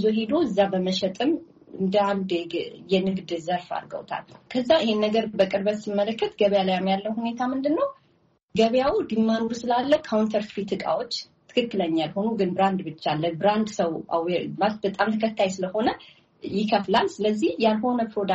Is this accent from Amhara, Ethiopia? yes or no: yes; Amhara, Ethiopia; also born or lived in Tigray; ከዛ በተጨማሪ ትግራይ ውስጥ ተምሬያለሁ በትግርኛ። ወላጆቼም እዛ ትግራይ ውስጥ ነው የተወለድኩት፣ መወለድ ደረጃ ማለት ነው። አስተዳደጌ ግን ጎጃም ደሴ ወይዘሮ ስህን ተምሬያለሁ። ሀይ ስኩል እንኳን ደብረ ማርቆስ፣ ደሴ ወይዘሮ ስህን እና መቀሌ አፄ ዮሐንስ ነው የጨረስኩት።